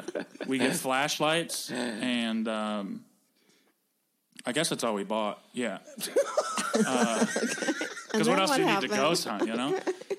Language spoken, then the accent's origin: English; Michigan, United States; Michigan.